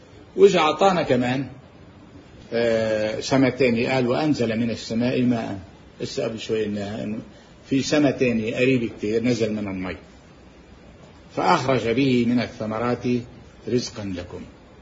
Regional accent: Lebanon; عندنا بلبنان بالجبال،

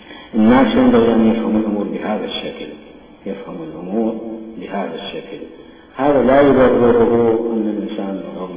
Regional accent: Iraq; مهمة ومصيرية بالنسبة لنا كعراقيين نعيش في هذا البلد

